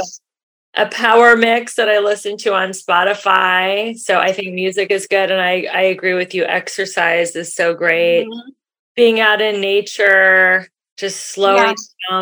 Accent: Cincinnati, Ohio, United States; I grew up in Cincinnati, Ohio, and I was just there last week, and there were deer and bunnies.

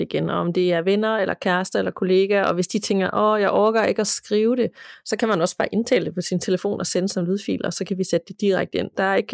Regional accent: Lystrup, Central Denmark Region, Denmark; det hus, jeg voksede op i Lystrup, lige uden for Aarhus

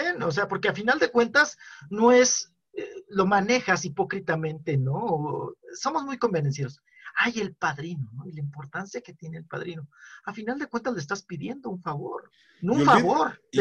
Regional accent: Mexico; nos ha exterminado como seres, como mexicanos, ¿no?

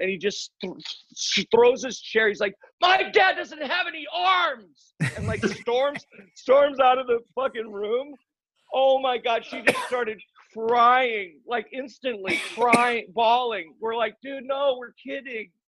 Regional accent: Chicago, Illinois, United States; I grew up in Chicago. So we'd drive up to Wisconsin to snowboard every weekend.

